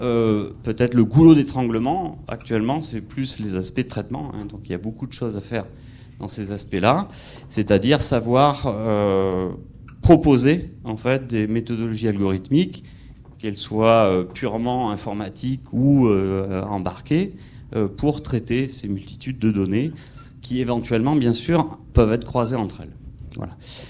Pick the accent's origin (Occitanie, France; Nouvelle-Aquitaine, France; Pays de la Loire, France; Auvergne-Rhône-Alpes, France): Nouvelle-Aquitaine, France; Bordeaux; alors je viens de Bordeaux